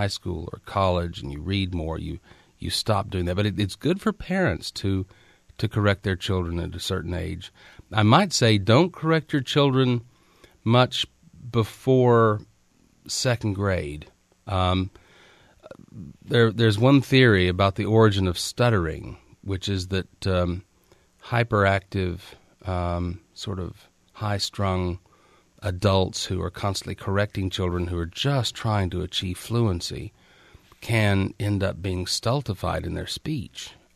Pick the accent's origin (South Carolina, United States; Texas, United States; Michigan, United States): Texas, United States; Canyon; you know, I grew up in West Texas. I grew up in a college town south of Amarillo. It's called Canyon.